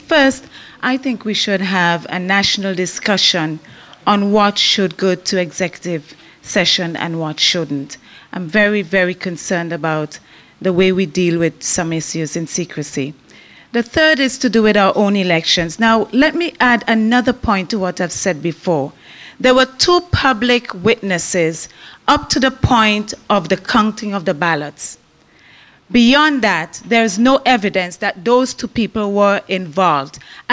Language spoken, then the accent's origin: English; St. Vincent & Grenadines; I come from St. Vincent and the Grenadines